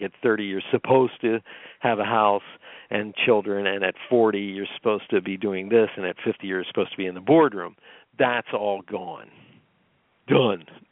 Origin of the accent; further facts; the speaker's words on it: Pennsylvania, United States; I'm from Pennsylvania. I get it.